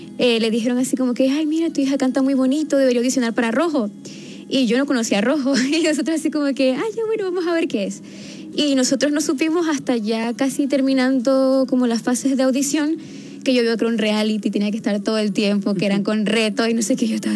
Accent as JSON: {"language": "Spanish", "country": "Chile", "tie": "born or raised there", "also_born_or_lived": "Venezuela", "said": "Yo digo a veces que soy como entre chilena y venezolana porque, o sea, llegué súper chiquita acá y creo que la etapa más importante de mi vida ya las viví aquí, entonces como crecí acá"}